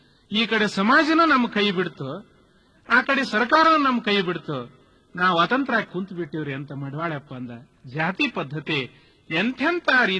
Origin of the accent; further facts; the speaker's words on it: Karnataka, India; ಅದೇ ನಿಮ್ಮ ಅಲ್ಲಿ ವರವಿ ಹತ್ರನೇ ನಮ್ಮ ಊರು.